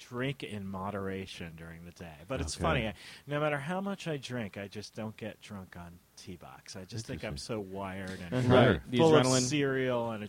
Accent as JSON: {"language": "English", "region": "Florida", "country": "United States", "tie": "born or raised there", "said": "But I grew up in Florida, and so Christmas was kind of an artificial tree on a coffee table."}